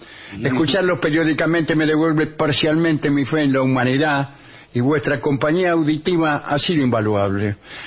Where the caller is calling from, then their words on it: Quilmes, Buenos Aires Province, Argentina; de Quilmes, oyente desde 1987